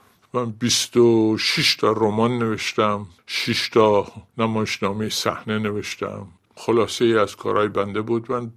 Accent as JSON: {"language": "Persian", "town": "Khoy", "region": "West Azerbaijan", "country": "Iran", "tie": "born or raised there", "also_born_or_lived": "Babol", "said": "من البته متولد بابل هستم، ولی تو بابل فقط به دنیا آمدم. بلافاصله رفتیم خوی و من خوی بزرگ شدم و به همین دلیل من خودم خویی میدونم."}